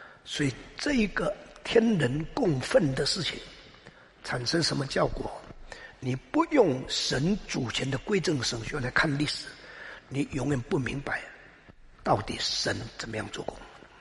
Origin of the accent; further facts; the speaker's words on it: China; 我身为中国人，我感谢上帝